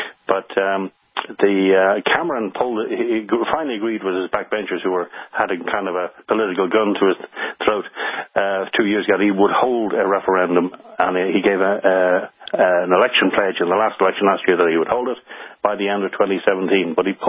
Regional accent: Ireland; now in United Kingdom; I'm in Wales in England. Wales okay, in the UK. I live in Mid Wales, but I'm Irish.

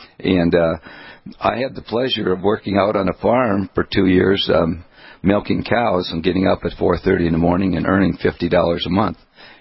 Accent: Daisy, North Dakota, United States; I grew up in Daisy, North Dakota, we had a family of six children, and my dad and my mom

